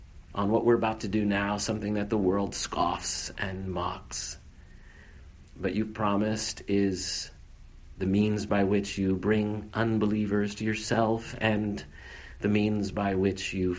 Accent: Iowa City, Iowa, United States; born or raised there

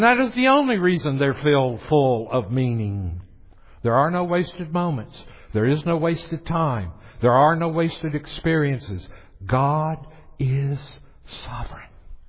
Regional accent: the South, United States; But this world ain't ending. Sorry to use that. I'm from the South.

